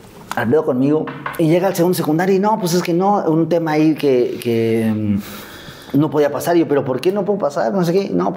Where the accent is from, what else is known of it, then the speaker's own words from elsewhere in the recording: Azcapotzalco, Mexico City, Mexico; Yo vivía en Azcapotzalco. Ahí crecí en Azcapotzalco.